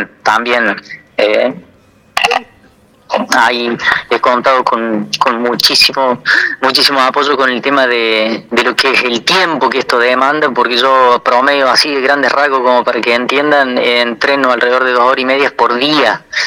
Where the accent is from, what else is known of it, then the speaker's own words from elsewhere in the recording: Villa Allende, Córdoba, Argentina; Y más siendo gente, somos todos de Villa Allende.